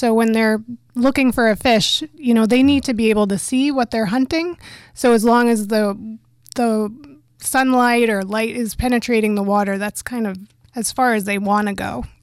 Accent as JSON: {"language": "English", "region": "New York", "country": "United States", "tie": "born or raised there", "lives_now": "Maine, United States", "said": "I mean, growing up in New York, we had pretty cold winters"}